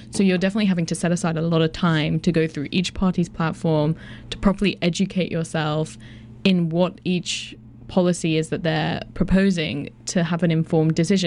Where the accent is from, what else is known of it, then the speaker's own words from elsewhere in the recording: England, United Kingdom; moved away; because I'm from England, so I came over here